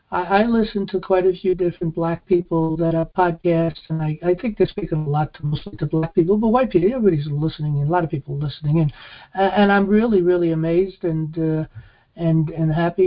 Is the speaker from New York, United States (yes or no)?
yes; New York City, New York, United States; And I grew up in New York City, you know.